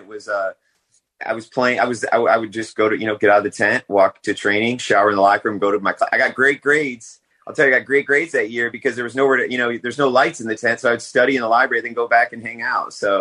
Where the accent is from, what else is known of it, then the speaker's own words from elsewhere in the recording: Mason, Michigan, United States; I grew up in Mason, Michigan, in a smaller town, and it was different, you know, in 2000 and 2001.